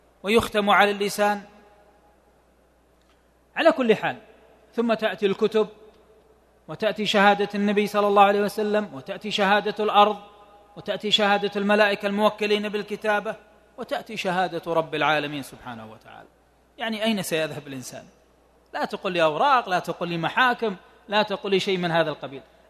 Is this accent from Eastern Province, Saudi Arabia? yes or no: no; Tabuk, Tabuk Province, Saudi Arabia; عندنا في تبوك